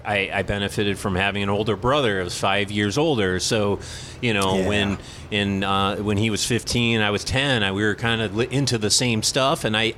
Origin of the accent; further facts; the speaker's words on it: Golden Valley, Minnesota, United States; I did. I grew up in Golden Valley, Minnesota.